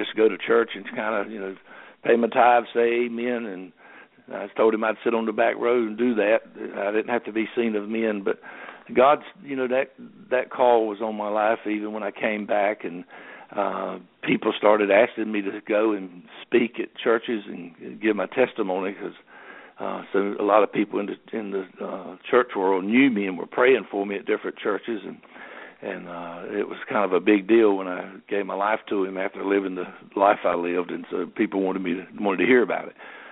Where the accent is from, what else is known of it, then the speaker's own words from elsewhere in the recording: Goldsboro, North Carolina, United States; now in Sanford, United States; we're from Goldsboro, which is down east in North Carolina, about close to 90 miles, 85, 90 miles from Sanford and Lee County, where we live.